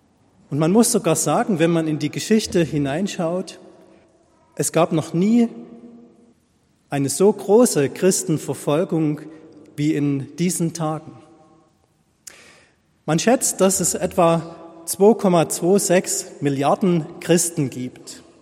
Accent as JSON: {"language": "German", "region": "East Germany", "country": "Germany", "tie": "born there", "said": "auch ich bin noch in der DDR geboren"}